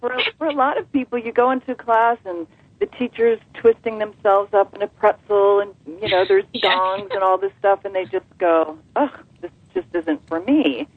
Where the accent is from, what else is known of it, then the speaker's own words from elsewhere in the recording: New Jersey, United States; I'm from Jersey, so I, you know, it's sort of Yaz.